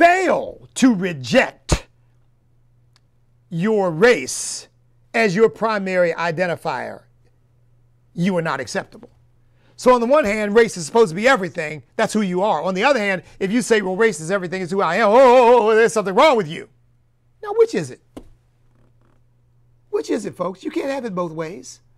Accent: United States; I'm an American. I happen to have African ancestry in my background, and I have got British ancestry in my background, as I've learned. But I'm an American.

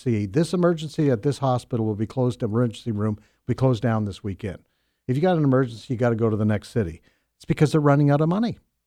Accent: Canada; hey, listen, I'm from Canada.

